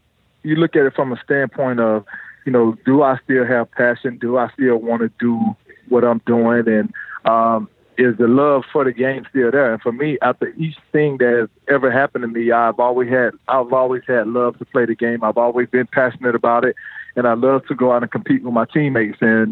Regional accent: Shellman, Georgia, United States; growing up in Shelman, Georgia, and, you know, watching the struggles of so many people there

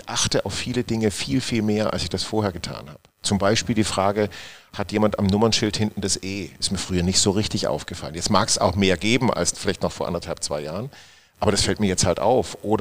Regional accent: Baden-Württemberg, Germany; sage ich jetzt mal als ehemals Schwabe, ich komme ja aus Baden-Württemberg ursprünglich

